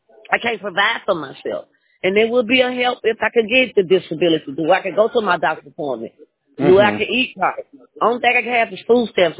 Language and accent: English; Nashville, Tennessee, United States; now in Mississippi, United States; Right now, I'm residing in Mississippi. But I'm from Nashville. I was born and raised in Nashville. I am 53 years old.